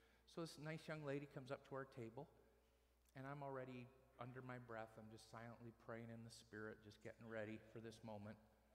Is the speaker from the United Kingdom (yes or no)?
no; Canada; That's who he is, but I'm Canadian.